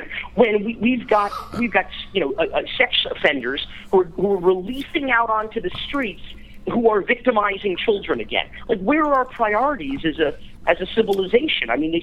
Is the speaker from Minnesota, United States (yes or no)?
no; Miami, Florida, United States; I grew up in Miami. I went to an arts high school where, I mean, kids were doing everything. This was the mid-90s